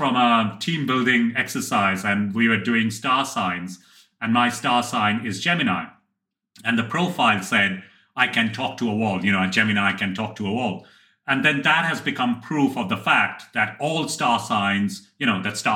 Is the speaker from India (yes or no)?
yes; Kolkata, West Bengal, India; October, Kolkata or Calcutta, however you call it, is the place to be. This is an unashamed plug for my hometown